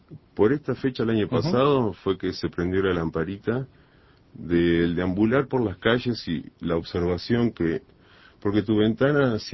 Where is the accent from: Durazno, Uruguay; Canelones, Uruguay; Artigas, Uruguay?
Canelones, Uruguay; Camino del Andaluz; also born or lived in Montevideo; yo nací en Montevideo porque el hospital quedaba en Montevideo, pero en realidad soy originario de Camino del Andaluz. Es la periferia, ya pertenece a Canelones, y de ahí soy originario.